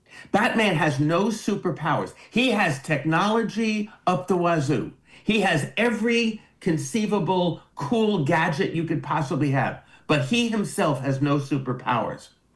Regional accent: New York, United States; I grew up in New York.

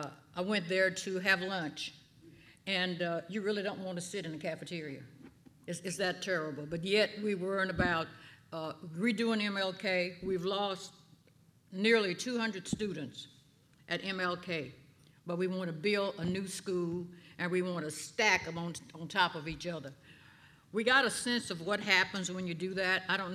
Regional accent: Lafayette, Louisiana, United States; now in Monroe, United States; I'm from Lafayette, Louisiana, okay? Been in Monroe for quite some time.

